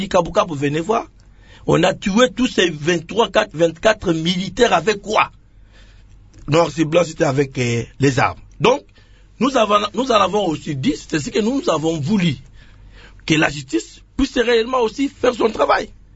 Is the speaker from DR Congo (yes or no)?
yes; Kasaï, DR Congo; Pourquoi chez nous au Kasaï, là, les gens veulent toujours aggraver les choses?